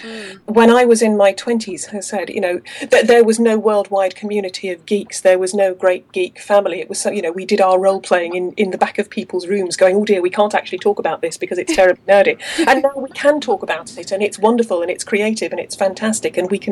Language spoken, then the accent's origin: English; Norwich, East of England, United Kingdom; I was back in the games room in my hometown of Norwich only last weekend